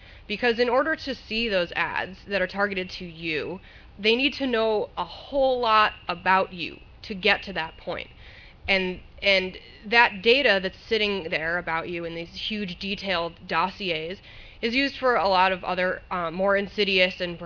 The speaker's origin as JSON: {"language": "English", "town": "Boston", "region": "Massachusetts", "country": "United States", "said": "There was a case, actually, I'm from Boston, there was a case in one town over from me in Cambridge"}